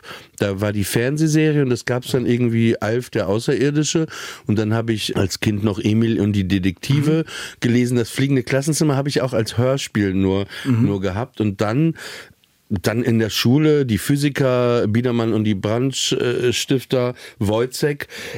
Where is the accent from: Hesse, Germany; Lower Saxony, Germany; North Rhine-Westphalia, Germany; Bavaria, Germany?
Lower Saxony, Germany; Papenburg; Ich bin in Papenburg aufgewachsen.